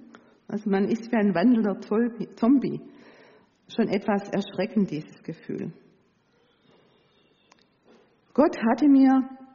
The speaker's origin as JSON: {"language": "German", "region": "Swabia", "country": "Germany", "said": "Und das als Schwabe."}